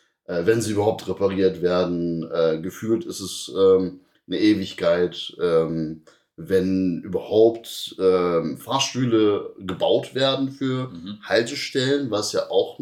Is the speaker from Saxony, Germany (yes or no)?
no; Cologne, North Rhine-Westphalia, Germany; ich komme aus Kalk